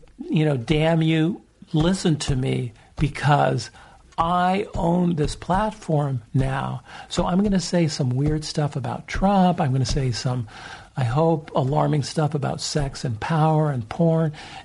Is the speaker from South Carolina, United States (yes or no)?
no; San Francisco, California, United States; also born or lived in Los Angeles; I grew up in San Francisco and L.A., and, you know, I just love stand-up.